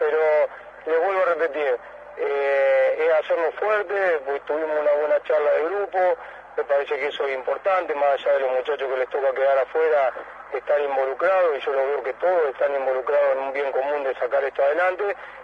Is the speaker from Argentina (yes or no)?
yes; Rosario, Santa Fe, Argentina; si yo fuese un técnico que soy afuera de Rosario, tal vez podría estar más atraído de todo lo que pasa en la ciudad, pero al ser de la ciudad es muy difícil atraerse.